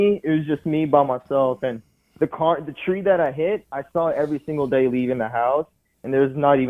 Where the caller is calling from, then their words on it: Texas, United States; Hey, I'm calling from Texas.